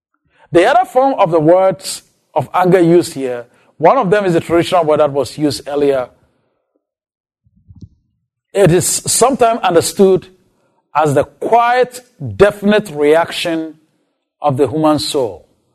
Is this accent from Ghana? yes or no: yes; Ghana; English is a second language; In my home country, Ghana, we have a particular tribe in the northern Ghana, the Kokombas.